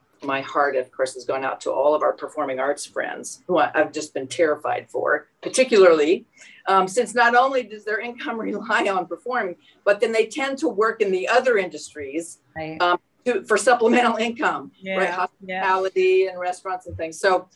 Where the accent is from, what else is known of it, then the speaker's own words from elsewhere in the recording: Franklin, Indiana, United States; I'm originally from Franklin, Indiana, and I'm a Butler grad.